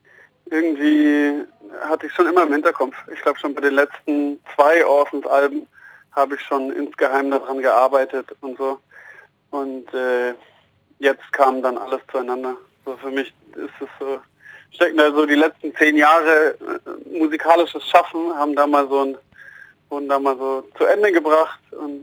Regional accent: Kornwestheim, Baden-Württemberg, Germany; aufgewachsen in Kornwestheim.

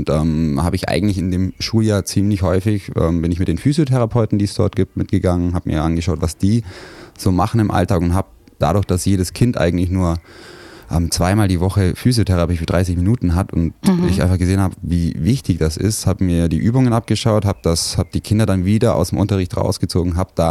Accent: Neu-Ulm, Bavaria, Germany; Aber ursprünglich aufgewachsen bin ich in Neu-Ulm, in einem kleinen Vorort von Neu-Ulm, Burlafingen, vielleicht sagt das dem einen oder anderen etwas. Ländlich, das war schön für mich auf jeden Fall

